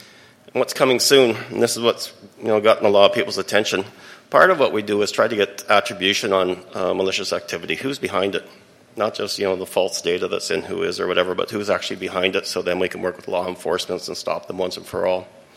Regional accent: Canada; We're a Canadian nonprofit. Both Chris and I are Canadian.

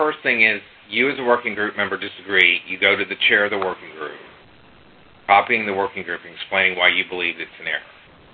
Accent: United States; As an American, I think I should steer clear of that.

